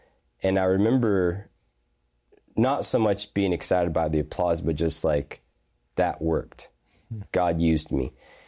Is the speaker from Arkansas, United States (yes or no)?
yes; Little Rock, Arkansas, United States; I was raised in Geyer Springs First Baptist Church in Little Rock.